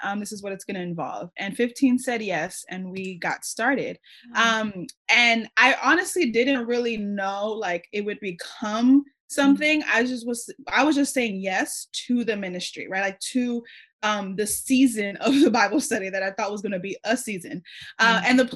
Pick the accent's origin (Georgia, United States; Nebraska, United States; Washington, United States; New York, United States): New York, United States; I'm from New York. I went to high school with like 80% Korean people. I'm Dominican. Wow. I'm Black.